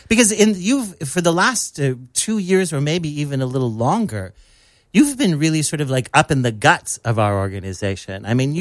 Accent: Aberdeen, South Dakota, United States; He wasn't just in South Dakota. He was sending me pictures of my hometown.

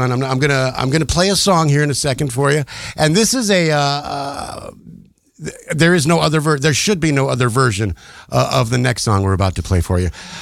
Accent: Las Vegas, Nevada, United States; And at the time, growing up in Las Vegas, it was a really small community.

